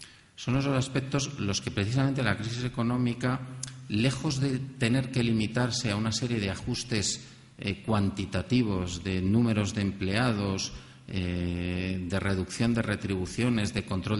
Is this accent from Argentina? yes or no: no; Spain; a veces como somos los españoles que... cualquiera tiempo pasado fue mejor